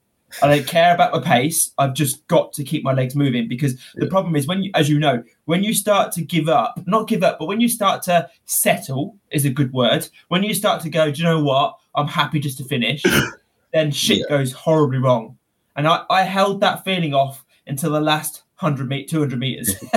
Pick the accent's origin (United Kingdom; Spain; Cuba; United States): United Kingdom; because we're British and used to very heavy carries